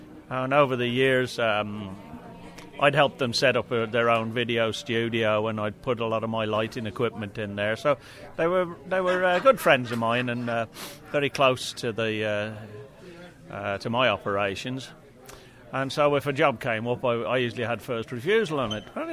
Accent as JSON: {"language": "English", "country": "Ireland", "said": "Being an Irishman and an electronics expert, and coming from a family in Ireland that had historical ties with the struggle for freedom"}